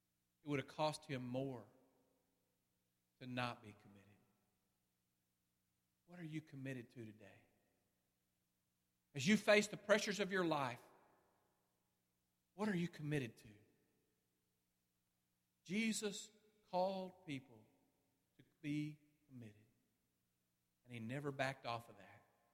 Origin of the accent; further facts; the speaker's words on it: Modena, Emilia-Romagna, Italy; English is a second language; in my hometown of Modena, Italy.